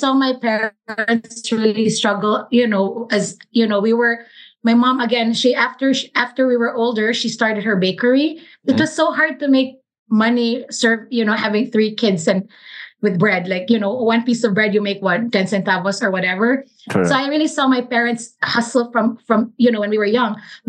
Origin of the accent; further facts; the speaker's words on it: Cebu City, Central Visayas, Philippines; Okay, so I'm Provinciana at heart. Like, I really just was born and raised in Cebu City.